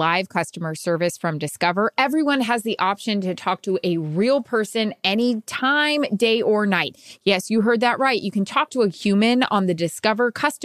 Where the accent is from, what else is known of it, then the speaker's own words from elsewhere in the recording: United States; And that's not just because I'm American